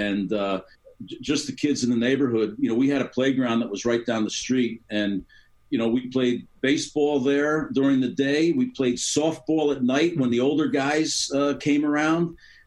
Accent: Belleville, New Jersey, United States; I was born and raised Catholic. I knew nothing else. I grew up in Belleville, New Jersey, and our parish was Holy Family Church in Belleville and Nutley, two community towns.

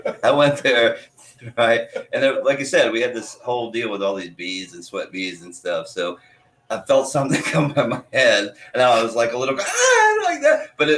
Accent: New York, United States; I'm from New York, man. I don't know that lingo.

